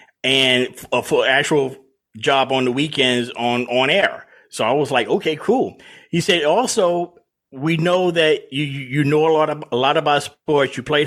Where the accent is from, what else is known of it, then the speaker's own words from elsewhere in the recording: Louisiana, United States; now in Atlanta, United States; I'm from the South. I'm from South Louisiana, live in Atlanta, but I know all about Mike Francesa, trust me.